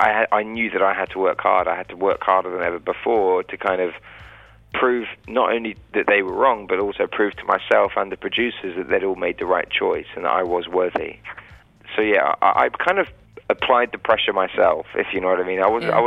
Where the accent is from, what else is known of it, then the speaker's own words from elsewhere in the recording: England, United Kingdom; I mean, it was a whole lifestyle change for me as an Englishman.